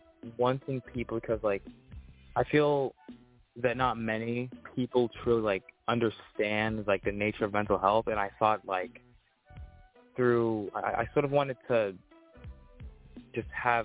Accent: Riverhead, New York, United States; also born or lived in Maryland; Well, I guess first off, yeah, I was born in Maryland. Lived most of my life here in Riverhead. Went to school and everything.

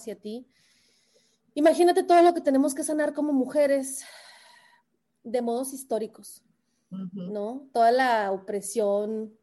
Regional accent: Mexico; now in New York, United States; como sabes, soy mexicana y mexicana que vive muy en el norte, ¿no? Estoy en Nueva York.

